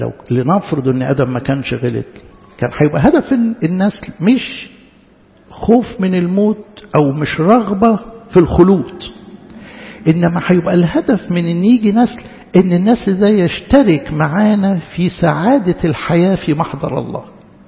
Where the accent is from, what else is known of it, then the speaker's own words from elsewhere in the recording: Egypt; اوعوا تفتكروا ان ده عندنا في مصر بس